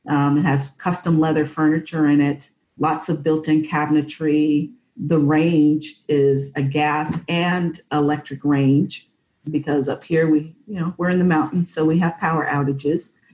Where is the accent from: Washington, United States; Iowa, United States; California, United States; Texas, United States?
California, United States; Marin City; also born or lived in Rohnert Park, California; I grew up in Northern California, originally from Marin City, California. My family moved into Rohnert Park in the 1970s.